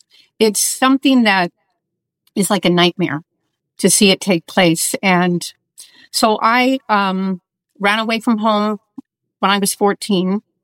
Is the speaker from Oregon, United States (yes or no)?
yes; Portland, Oregon, United States; So I was raised in Portland, Oregon. And we had a very large family, yours, mine, and ours.